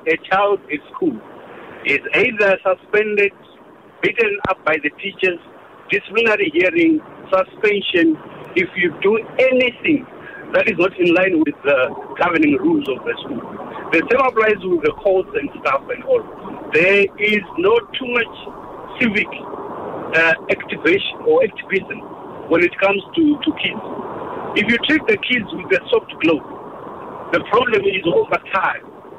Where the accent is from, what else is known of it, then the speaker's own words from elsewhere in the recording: Zimbabwe; I'm not a South African. I'm a Zimbabwean.